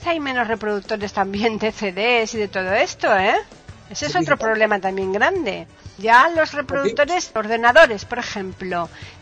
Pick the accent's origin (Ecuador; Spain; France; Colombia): Spain; Seville, Andalusia; Mi tierra.